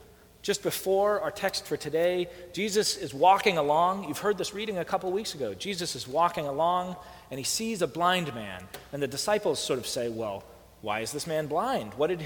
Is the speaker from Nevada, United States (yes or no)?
no; Oakland, California, United States; Growing up in Oakland, it was always this place of orientation.